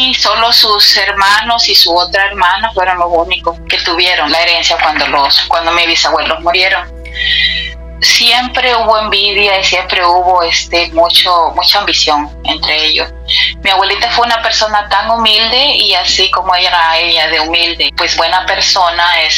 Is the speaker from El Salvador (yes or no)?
yes; El Salvador; now in United States; Yo soy de Salvador, pero vivo aquí en California.